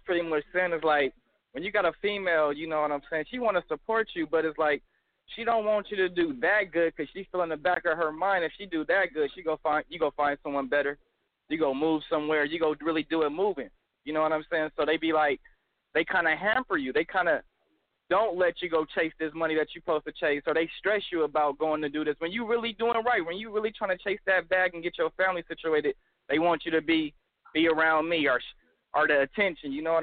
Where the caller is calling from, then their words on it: California, United States; Oh, man, I'm from the Bay Area, man. You know, it's Polo out here, man.